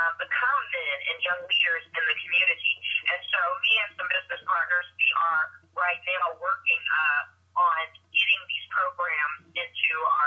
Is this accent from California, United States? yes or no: no; Denton, Texas, United States; I'm from Denton, Texas, which is a little further north of Dallas, so it is kind of like I left home, but I just didn't have to leave the state.